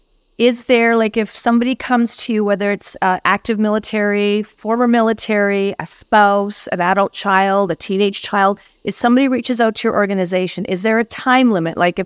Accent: Canada; now in United States; I'm from Canada, so we have a little bit more of a break between Thanksgiving and Christmas.

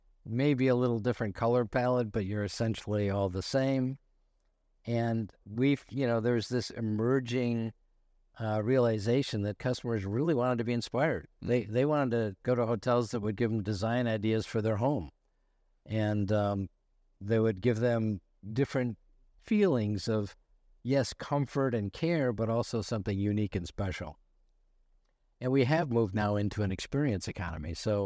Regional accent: Michigan, United States; Well, I grew up in Michigan, not far from where you lived for a while there. I lived just outside of Detroit.

